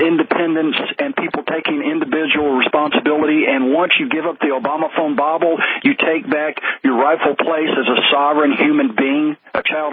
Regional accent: Memphis, Tennessee, United States; …, I'm 51, and I grew up in Memphis, Tennessee

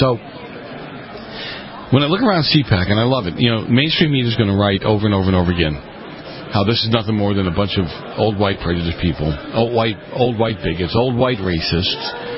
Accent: Boston, Massachusetts, United States; So I grew up in the north end of Boston, and, you know, the language between each of them was Italian

